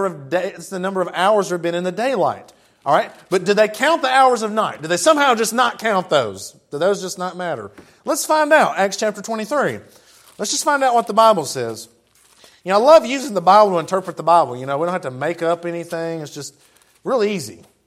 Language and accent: English; Jackson, United States; I mean, I grew up in Jackson. I got that one, y'all.